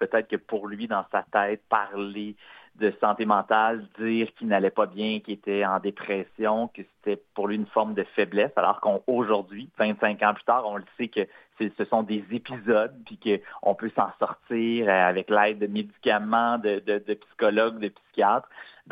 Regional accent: Granby, Quebec, Canada; il a commencé premièrement à faire de la radio dans mon coin de pays, là, dans la région de Granby

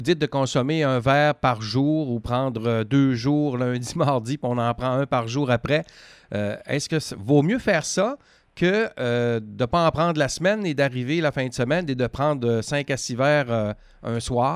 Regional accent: Quebec, Canada; c'est un peu le portrait chez nous, en Gaspésie, aux îles, à partir de ça.

